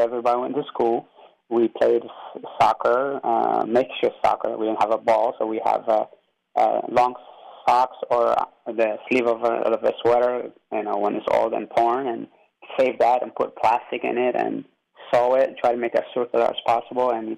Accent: San Diego, California, United States; And growing up in San Diego was really nice.

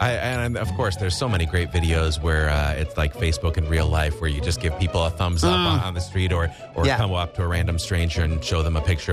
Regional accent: Wisconsin, United States; I'm going to go with pecan because I'm from Wisconsin.

